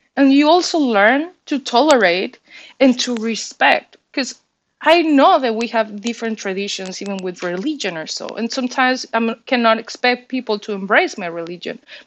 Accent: Mexico; accent: Mexican; English is a second language; moved away; And I also kind of felt that coming from Mexico and growing up in Latin America, you feel different with who you are

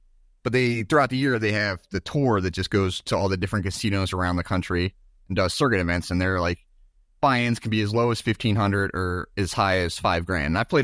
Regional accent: Baltimore, Maryland, United States; now in Macon, United States; Currently, I live in central Georgia, right outside Macon, but born and raised in Maryland, Baltimore area.

